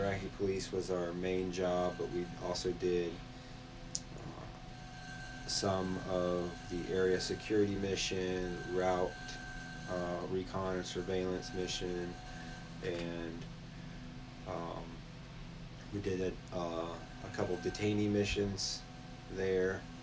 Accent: South Carolina, United States; born there; also born or lived in Germany / Louisiana; So, I am an Army brat, I guess you could say. So, I was born in South Carolina, and then I lived there from basically 0 to about 3. Then I moved from there to Germany from 3 to 6. Then I moved to Louisiana from 6 to 12.

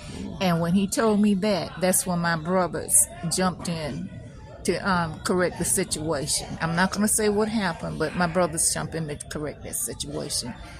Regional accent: St. Simons Island, Georgia, United States; We live off the coast of Brunswick, which we have to come to Brunswick to shop sometime. My fondest memory of growing up in St. Simon was we had a really big family.

